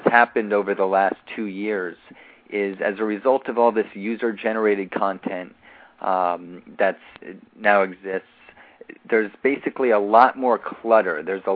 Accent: Iowa City, Iowa, United States; now in New York City, United States; Yeah, I grew up in Iowa and actually lived most of my life in Iowa City, right in the Midwest, and ended up moving out to the East Coast where I went to college and haven't left since, in New York City now.

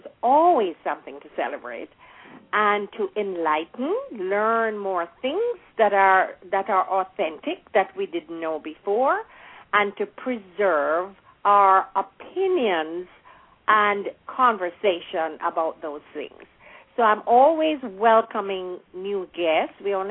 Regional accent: Jamaica; as growing up in Jamaica, of course, as you mentioned, Phyllis, you weren't allowed to go

